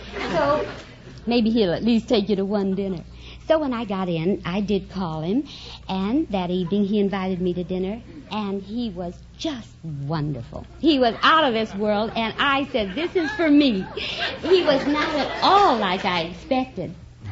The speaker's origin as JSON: {"language": "English", "town": "Denver", "region": "Colorado", "country": "United States"}